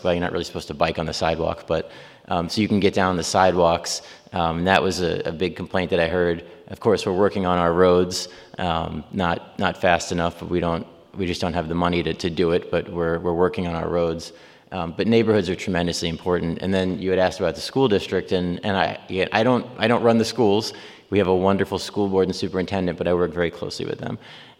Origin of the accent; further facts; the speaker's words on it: Long Island, New York, United States; now in Lansing, United States; And again, I grew up on Long Island. Things are very, very fast paced, but it doesn't mean it's better.